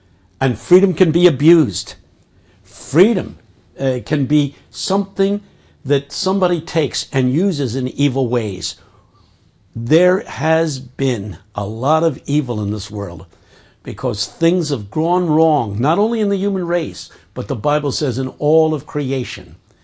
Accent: Philadelphia, Pennsylvania, United States; I come from Philadelphia in the United States.

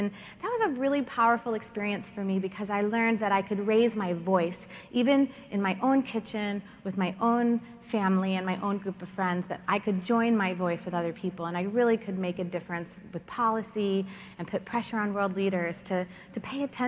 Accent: United States; born there; just because I was born in America, why my life was different.

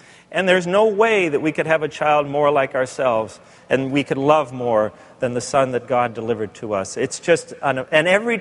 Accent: Los Angeles, California, United States; born there; barrio of East L.A., and little did I know that my life would become entwined in the life of this precious ministry

